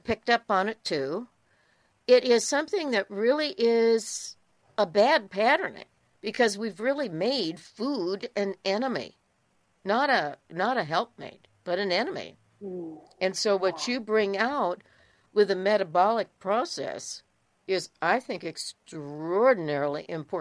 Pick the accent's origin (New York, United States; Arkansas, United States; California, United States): California, United States; I'm from Southern California, and he asked me a question.